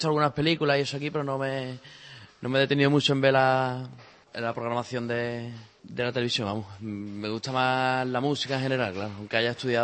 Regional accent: Spain; now in Czech Republic; Pues allí en mi país, en España, donde estaba estudiando

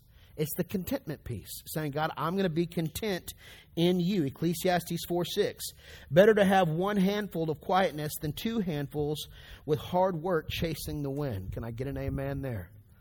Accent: the South, United States; If you've growing up in the South, you know, we always had these old ponds that we go fishing in.

